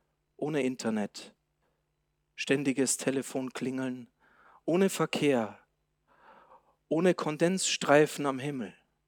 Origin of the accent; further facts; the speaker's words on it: Bavaria, Germany; Aber als Bayer darf ich das auch so ähnlich.